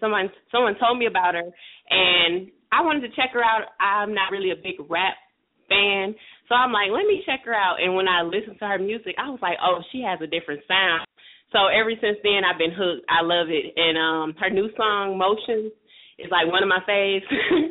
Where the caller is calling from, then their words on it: Georgia, United States; I'm calling from Georgia.